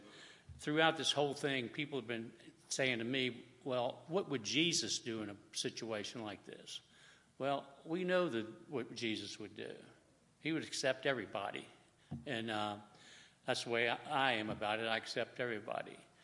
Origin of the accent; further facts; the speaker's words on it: Norfolk, Virginia, United States; born there; I was born in Norfolk, Virginia, and it was during segregation.